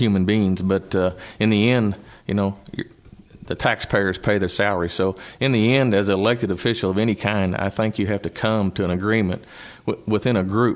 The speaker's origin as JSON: {"language": "English", "town": "Mountain Home", "country": "United States", "tie": "born or raised there", "also_born_or_lived": "St. Louis", "said": "I was born in St. Louis, Missouri. Parents moved myself along with my two brothers and two sisters to Mountain Home in 1976. Graduated Mountain Home High School and remained here throughout."}